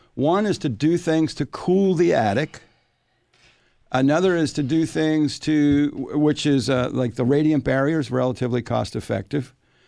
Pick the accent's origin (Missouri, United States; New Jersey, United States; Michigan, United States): New Jersey, United States; Willow, growing up in New Jersey, we had willow tree in the yard, birch tree.